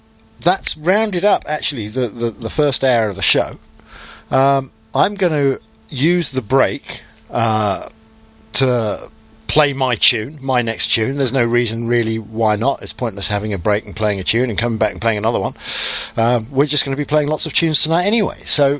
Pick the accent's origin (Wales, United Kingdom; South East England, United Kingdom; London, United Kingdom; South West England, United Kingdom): South West England, United Kingdom; Newquay; I remember growing up in the Newquay area in Cornwall